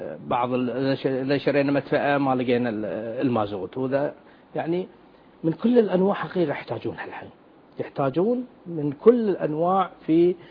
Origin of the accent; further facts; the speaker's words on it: Kuwait; 50 دينار ما تسوى شيء عندنا بالكويت